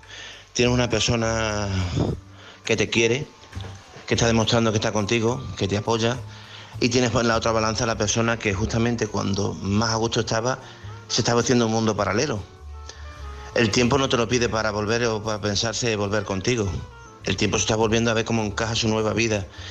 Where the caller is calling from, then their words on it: Badajoz, Extremadura, Spain; de Badajoz.